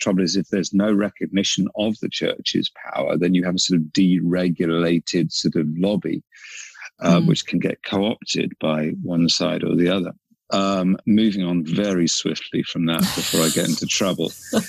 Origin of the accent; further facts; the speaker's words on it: United Kingdom; you're Canadian, I'm British